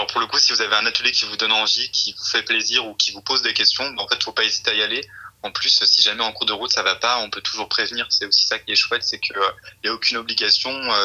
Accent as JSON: {"language": "French", "region": "Grand Est", "country": "France", "tie": "born or raised there", "said": "c'est une plante que j'avais énormément quand j'étais jeune dans les Vosges."}